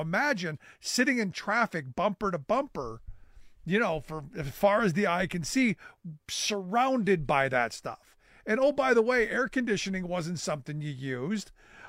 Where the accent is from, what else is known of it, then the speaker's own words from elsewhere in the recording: Cleveland, Ohio, United States; And look, Cleveland is, you know, and I say, look, my hometown of Cleveland gets a bad rap.